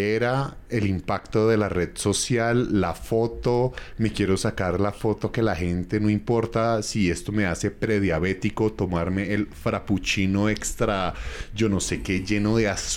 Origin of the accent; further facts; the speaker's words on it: Colombia; nosotros como colombianos tenemos tan buen café?